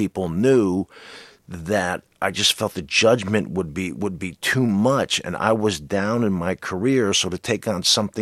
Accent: New Jersey, United States; I'm a jock from New Jersey.

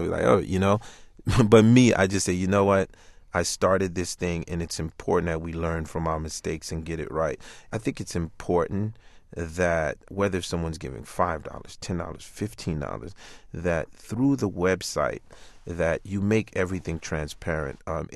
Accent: Brooklyn, New York, United States; I'm always going to be testy because I'm from Brooklyn, right?

